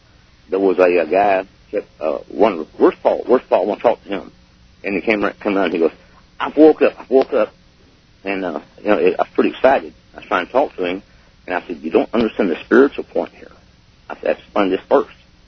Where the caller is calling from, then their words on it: Galveston, Texas, United States; I'm calling from Galveston, Texas.